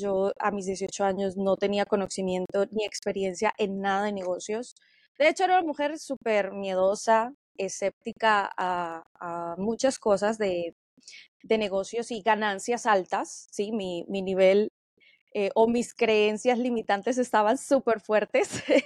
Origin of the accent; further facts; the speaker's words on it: Spain; Y yo vivía en España, yo me crié allá en España.